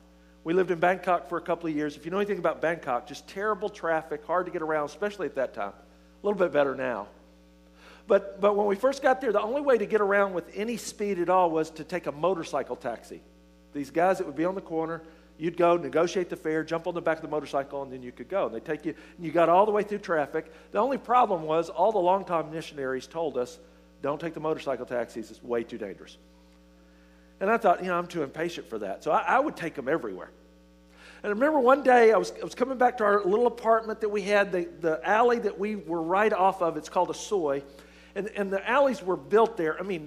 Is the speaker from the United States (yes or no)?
yes; the South, United States; now in California, United States; I know after being in California for a year, I've lost my accent, so you can't tell that I'm from the South.